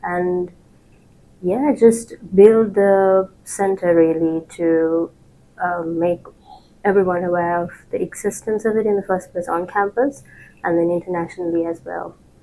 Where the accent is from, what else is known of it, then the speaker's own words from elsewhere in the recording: Sri Lanka; English is a second language; moved away as an adult; also born or lived in Japan; now in United Kingdom; So I'm originally from Sri Lanka. So I came here last year to do my master's. And before that, I was in Japan doing my undergraduate degree.